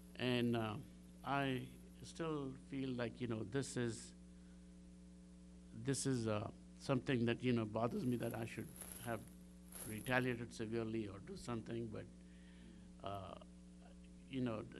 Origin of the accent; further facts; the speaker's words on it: India; I always lived in a non-Muslim country, born and raised in India. And here when I came, this is a non-Muslim country too.